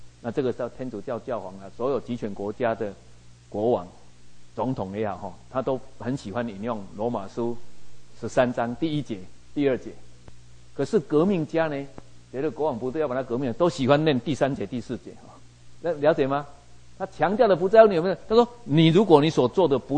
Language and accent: Chinese; Taiwan; 我们在台湾长大都知道这个过程，